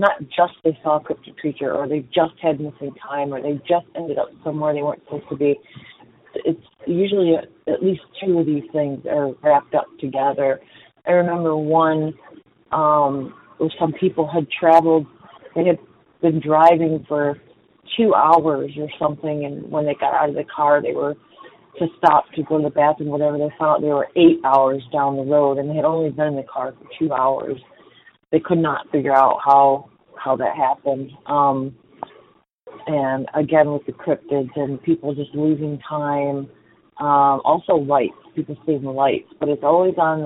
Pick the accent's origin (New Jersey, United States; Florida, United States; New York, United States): Florida, United States; I'm from Florida.